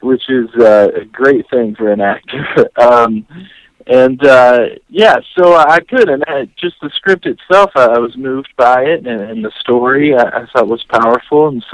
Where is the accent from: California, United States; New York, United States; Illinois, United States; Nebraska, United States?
Illinois, United States; now in Nashville, United States; Well, I hail from the Chicago area. Grew up there. Went to college at Taylor University in Indiana